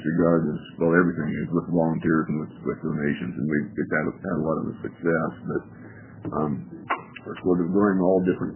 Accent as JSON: {"language": "English", "town": "Lowell", "region": "Oregon", "country": "United States", "tie": "born or raised there", "said": "I grew up in Lowell, and I moved back about 15 years ago."}